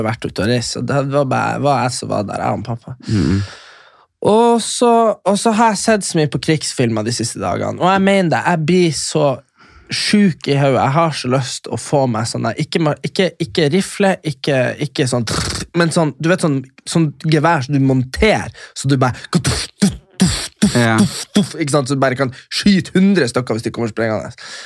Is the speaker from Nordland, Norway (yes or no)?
yes; Nordland, Norway; Fauske. Fauske til Narvik, det der jeg er ifra.